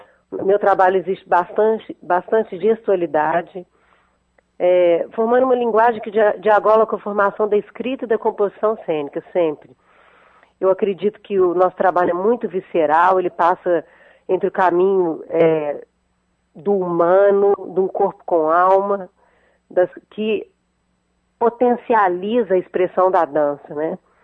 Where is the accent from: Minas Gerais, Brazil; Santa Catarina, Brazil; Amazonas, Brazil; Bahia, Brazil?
Minas Gerais, Brazil; Belo Horizonte; now in England; E eu sou daqui, nasci aqui em Belo Horizonte, sou mineira, mas tem 20 anos que moro na Inglaterra.